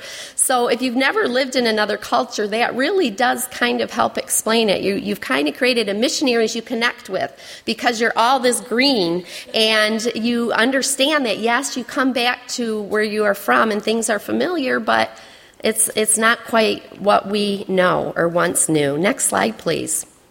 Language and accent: English; Canada; Okay, so I'm from Canada, so I came from a yellow country.